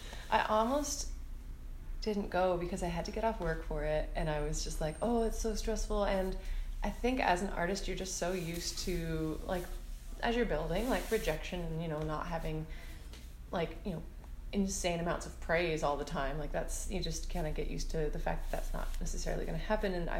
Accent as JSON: {"language": "English", "region": "Ontario", "country": "Canada", "tie": "born or raised there", "said": "I'm from here originally. Like, I was born in Scarborough. We moved all over Ontario a lot when I was younger. And a lot of my family's still out here."}